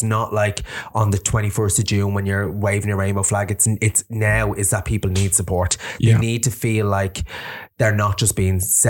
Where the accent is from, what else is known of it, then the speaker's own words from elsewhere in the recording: Ireland; I'm like, I'm fucking Irish.